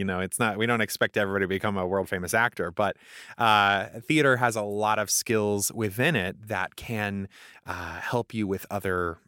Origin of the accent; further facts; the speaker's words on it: Mount Sterling, Kentucky, United States; they know that I'm from Kentucky.